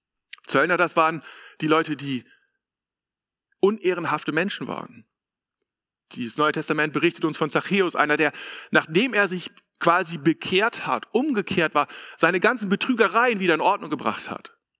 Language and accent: German; Lower Saxony, Germany; ich komme aus Ostfriesland